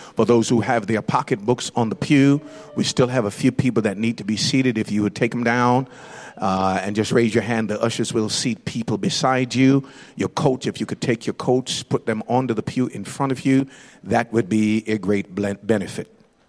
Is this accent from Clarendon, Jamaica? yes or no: yes; Clarendon, Jamaica; I say, I'm from South Clarendon, Jamaica. But I got a little Alabama in me.